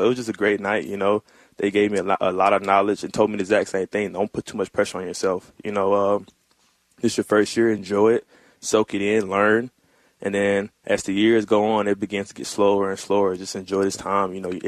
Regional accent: Olive Branch, Mississippi, United States; You know, we both from Mississippi. He's from Oxford. I'm from Olive Branch. So it's a 45-minute drive.

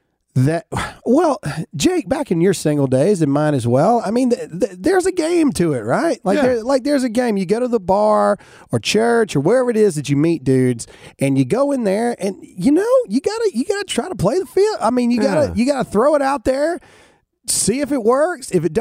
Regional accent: Mississippi, United States; I'm from Mississippi. I can't do two things at once.

